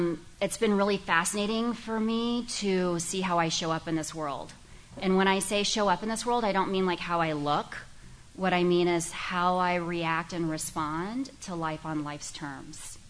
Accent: Texas, United States; You know, I'm from Texas. We were like barely eating Chinese food in 1986.

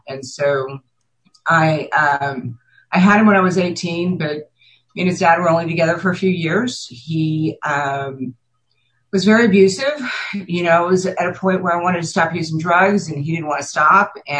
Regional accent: Galveston, Texas, United States; born there; I was born on April 3rd, 1970 in Galveston.

